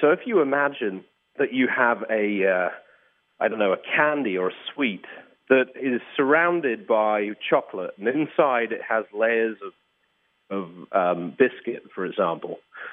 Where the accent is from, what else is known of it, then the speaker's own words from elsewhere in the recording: United Kingdom; now in United States; I'm a Brit who lives in the US.